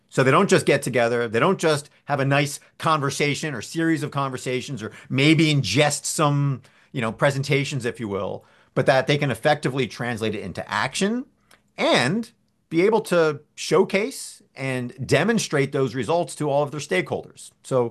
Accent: New Jersey, United States; Again, I grew up in New Jersey, so I can say that.

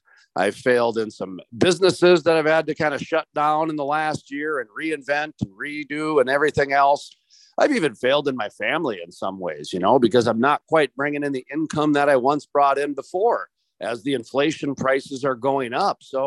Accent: Minneapolis, Minnesota, United States; born there; of course, I was born in Minneapolis

